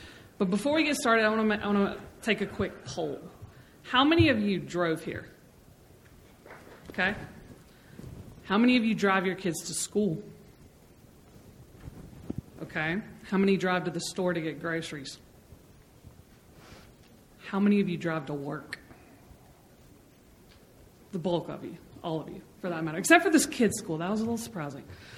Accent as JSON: {"language": "English", "town": "Valdosta", "region": "Georgia", "country": "United States", "tie": "born or raised there", "said": "I moved from Valdosta, Georgia, born and bred, to Middle Georgia."}